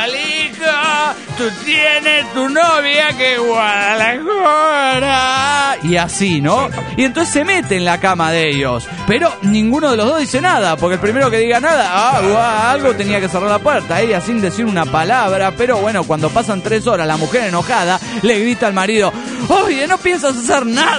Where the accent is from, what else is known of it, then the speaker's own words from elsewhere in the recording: Cochabamba, Bolivia; de Cochabamba, Bolivia.